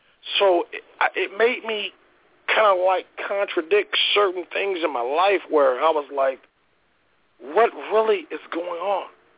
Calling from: Fort Drum, New York, United States; from Fort Drum, New York.

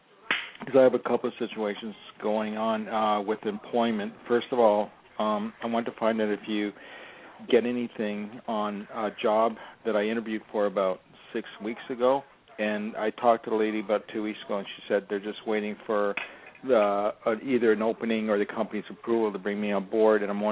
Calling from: Los Angeles, California, United States; I'm calling from Los Angeles.

